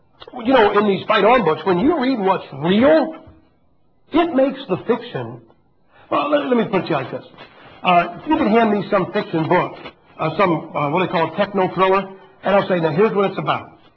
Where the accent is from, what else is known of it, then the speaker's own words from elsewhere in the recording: United Kingdom; I'm not an American. I mean, a Brit, man.